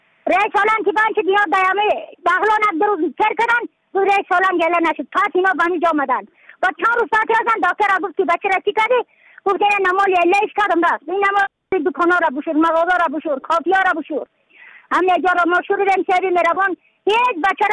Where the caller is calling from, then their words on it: Badakhshan, Afghanistan; از بدخشان هستم، مرکز بدخشان، رسوالی اکلی پایان، قیره وینگ،